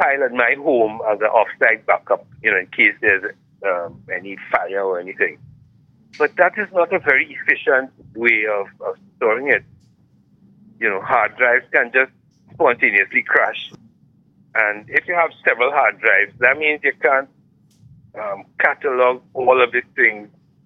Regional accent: Trinidad & Tobago; I mean, of course, being Trinidadian, I would like Trinidad to be the hub.

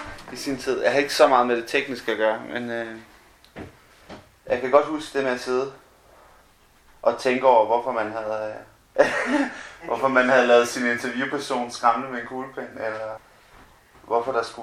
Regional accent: Central Denmark Region, Denmark; also born or lived in Copenhagen / India; Jeg voksede op i Østjylland. Så flyttede til København efterfølgende, boede rundt omkring her, og så boede et stykke tid i Sønderland, og så her tilbage.

